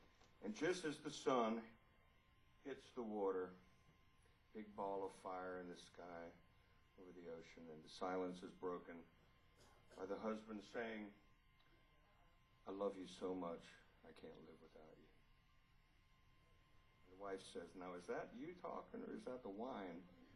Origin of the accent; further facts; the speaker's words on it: Atlanta, Georgia, United States; And I'm from Atlanta, Georgia.